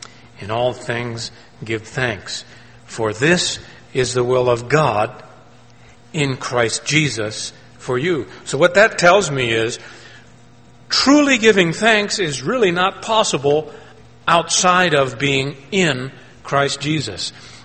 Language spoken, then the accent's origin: English; the South, United States; You didn't know I was from the South.